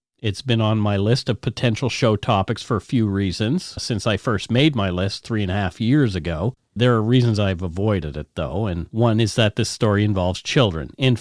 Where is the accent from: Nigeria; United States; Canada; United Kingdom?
Canada; Bridgewater, Nova Scotia; it took place only a 30-minute drive down Nova Scotia's Highway 103 from my hometown, Bridgewater.